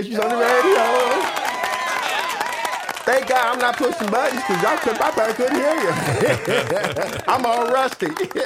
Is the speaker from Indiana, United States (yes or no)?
yes; Terre Haute, Indiana, United States; And I'm from Terre Haute, and I went to ISU in 1974.